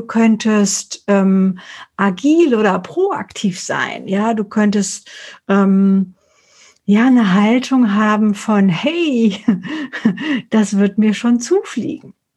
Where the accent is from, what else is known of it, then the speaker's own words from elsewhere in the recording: Frankfurt, Hesse, Germany; Ja, also ich komme aus Frankfurt oder aus Hessen